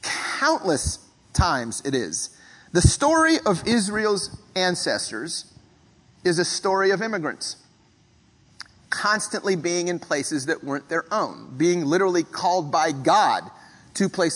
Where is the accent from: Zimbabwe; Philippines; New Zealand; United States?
Philippines; first language Tagalog; I was born an immigrant. I was born in the Philippines. It was not my naturalized country. And that's where I was born. Growing up speaking a language that was not my parents' native tongue. My first language was Tagalog, along with English. So I grew up bilingual.